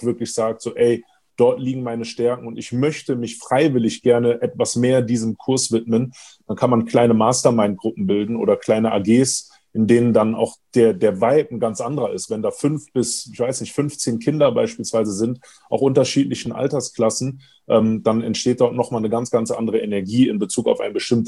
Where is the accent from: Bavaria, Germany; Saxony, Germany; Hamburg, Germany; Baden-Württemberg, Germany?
Hamburg, Germany; also born or lived in Cologne; Ich bin damals in Hamburg geboren worden, bin dann in Hamburg auf eine Schule gekommen bis zur dritten Klasse und dann auch in der vierten Klasse in Köln zur Schule gegangen.